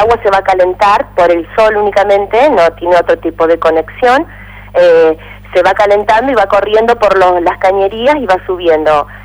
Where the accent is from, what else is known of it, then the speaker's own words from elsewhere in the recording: Paraná, Entre Ríos, Argentina; nosotros, yo y mi esposo, que somos de acá de Paraná